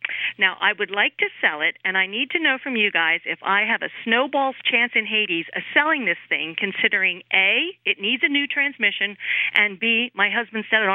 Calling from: Medford, New Jersey, United States; calling from Medford, New Jersey.

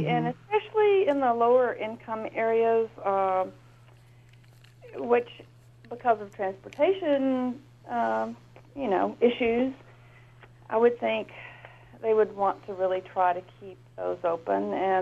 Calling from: Fort Worth, Texas, United States; I'm calling from Fort Worth.

